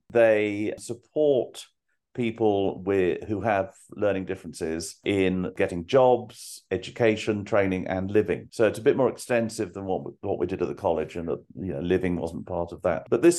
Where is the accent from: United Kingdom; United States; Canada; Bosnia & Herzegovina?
United Kingdom; England; They already know that I'm English, that it would mean that I need the visa.